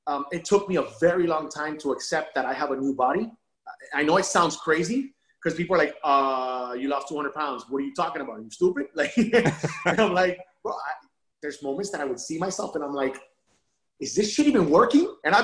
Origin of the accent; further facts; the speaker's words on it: Miami, Florida, United States; I'm competing now in the transformation division again in Miami, because I'm from Miami.